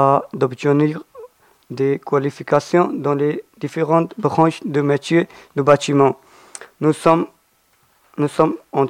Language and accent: French; Pakistan; French is a second language; now in Agen, France; je viens du Pakistan. Je suis pakistanais. J'habite dans un foyer à Agen.